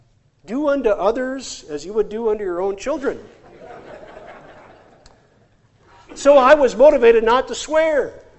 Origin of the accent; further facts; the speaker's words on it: South Dakota, United States; Growing up in South Dakota, we had good neighbors, really good neighbors.